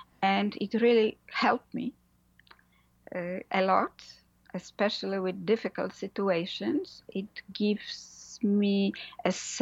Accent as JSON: {"language": "English", "country": "Poland", "tie": "born or raised there", "second_language": "English", "moved": "yes", "lives_now": "United States", "said": "I grew up in Poland, but I emigrated to the States, 30 years ago. So basically, I am American citizen, and now I've been living here."}